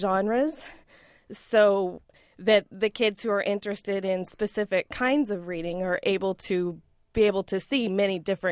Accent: Sheridan, Wyoming, United States; also born or lived in Oklahoma; I grew up in Wyoming, in Sheridan, Wyoming, and then I went to Oklahoma, which is where I did my undergrad in elementary education

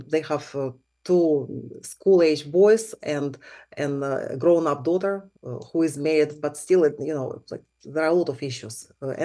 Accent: Ukraine; first language Russian; English is a second language; I've always emphasized everywhere that I'm Ukrainian. And even though, like, yeah, Russian, I'm from Soviet Union generation, I speak Russian, right? It's my first language. This is the language that my mother talked to me, and I cannot change that.

